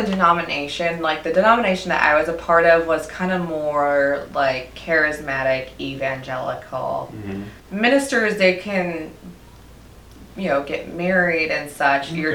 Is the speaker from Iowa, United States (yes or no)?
no; Seattle, Washington, United States; now in Texas, United States; No, I'm actually from Seattle, Washington.